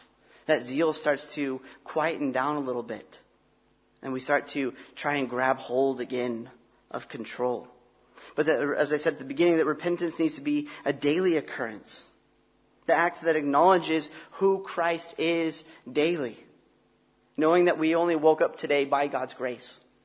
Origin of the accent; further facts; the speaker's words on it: Texas, United States; now in England; I'm an American and I'm a Texan.